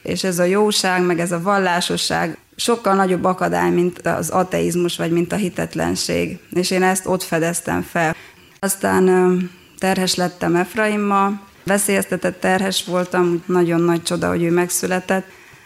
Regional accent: Arad, Arad County, Romania; also born or lived in Oradea; Aradon születtem, ott nőttem fel. Elkerültem Nagyváradra, tanítóképzőbe.

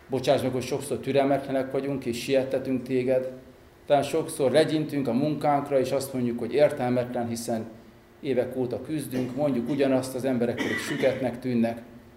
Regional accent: Nyíregyháza, Szabolcs-Szatmár-Bereg, Hungary; 1979-ben születtem, itt Nyíregyházán, hagyjelmeges családnak a harmadik gyermekeként, szüleim hívő, templomba járó emberek. Az egyházban nőttem fel, főleg itt Nyíregyházán

